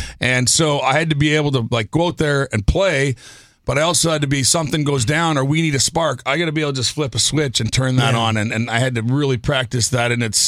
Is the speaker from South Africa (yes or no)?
no; Moose Jaw, Saskatchewan, Canada; I came from Moose Jaw, Saskatchewan, so it's not a whole heck of a lot better.